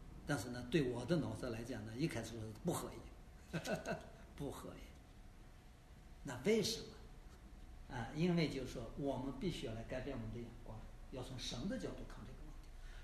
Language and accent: Chinese; China; 我们中国人到这面来也有这个风气